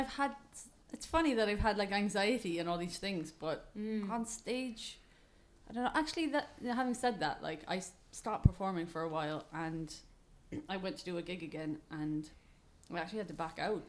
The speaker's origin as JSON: {"language": "English", "town": "Cork", "region": "Munster", "country": "Ireland", "tie": "born or raised there", "said": "we played this gig when I was back in Cork, my hometown"}